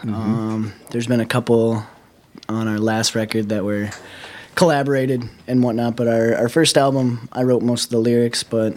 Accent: Superior, Wisconsin, United States; I grew up on the Black River out 10 miles out of Superior. Mm-hmm. If you go south down Wisconsin 35. Mm-hmm. I grew up on a dead-end road on top of a valley overlooking the Black.

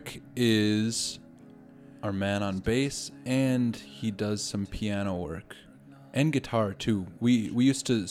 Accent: Grand Portage, Minnesota, United States; When I was really young, I grew up in Grand Portage on the Native Reservation

